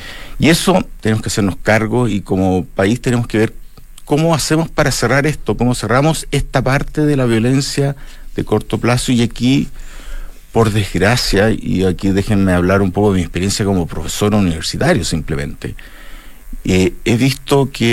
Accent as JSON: {"language": "Spanish", "country": "Chile"}